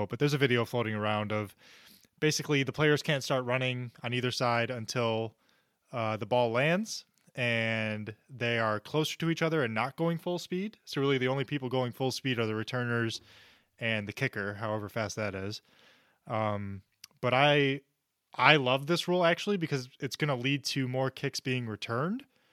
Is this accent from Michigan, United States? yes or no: yes; Detroit, Michigan, United States; And especially like us growing up in Detroit and watching the Going to Work Pistons